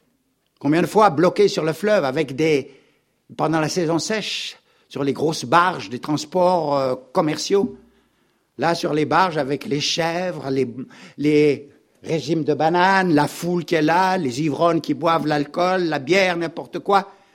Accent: Gabon; Je suis né là-bas au Gabon. J'ai grandi là-bas au Gabon.

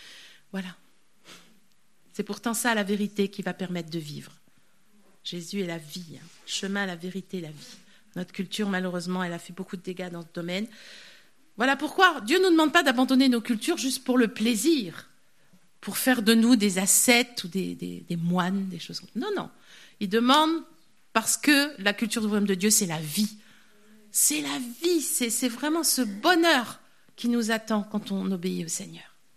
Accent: France; alors nous, en tant que Français, c'est à la limite de l'impossible.

